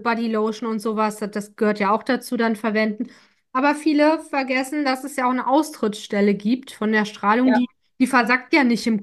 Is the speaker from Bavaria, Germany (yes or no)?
no; North Rhine-Westphalia, Germany; du wohnst ja in meiner alten Heimat quasi Nordrhein-Westfalen, wo ich auch herkomme ursprünglich. Und da ist es ja nun mal eher katholisch